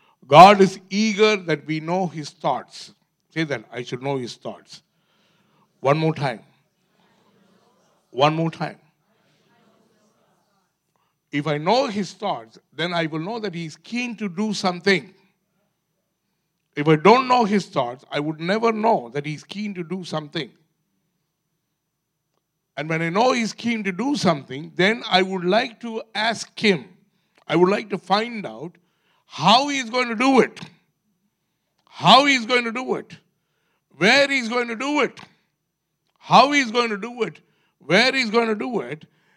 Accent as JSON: {"language": "English", "country": "India", "said": "See, I'm an Indian man. Recently I was in India"}